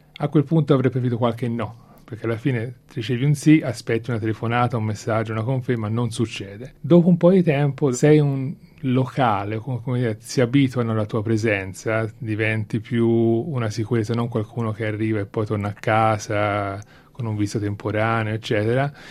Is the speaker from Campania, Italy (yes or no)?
no; Florence, Tuscany, Italy; now in Australia; io sono cresciuto a Firenze, quindi circondato da una città piena di storia, piena di bellezza.